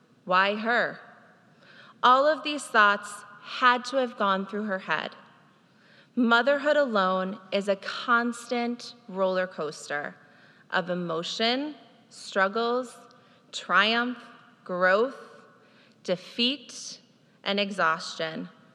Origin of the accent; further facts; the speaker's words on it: Elmira, New York, United States; I was raised in Elmira, New York, to two amazing Irish Catholic parents. I'm one of six kids.